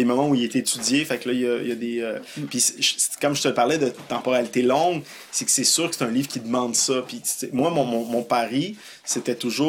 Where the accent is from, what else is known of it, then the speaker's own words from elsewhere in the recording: Montreal, Quebec, Canada; Fait que, tu sais, je suis Montréalais.